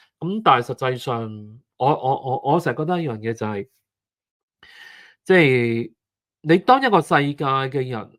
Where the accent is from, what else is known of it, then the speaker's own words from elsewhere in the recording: Hong Kong; 虽然你话我系香港人